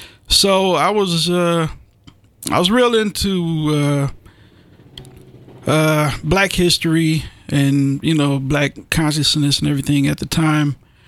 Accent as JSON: {"language": "English", "town": "Bowling Green", "region": "Kentucky", "country": "United States", "also_born_or_lived": "South Carolina", "said": "Well, I'm from Bowling Green."}